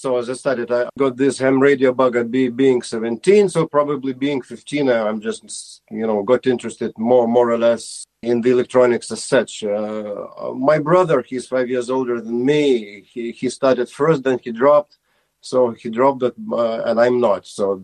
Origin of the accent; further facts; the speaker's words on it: Vilnius, Vilnius County, Lithuania; English is a second language; My hometown is the capital city, Vilnius. Vilnius, capital of Lithuania. It's my native town.